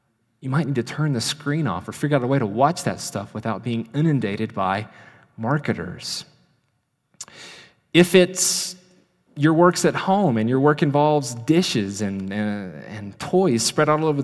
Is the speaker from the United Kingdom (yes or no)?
no; North Carolina, United States; It's from my home state of North Carolina.